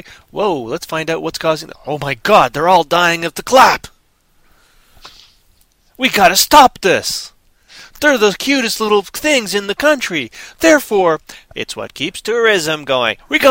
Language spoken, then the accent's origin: English; Toronto, Ontario, Canada; And here in Toronto, my hometown where I'm in, because I'm in right now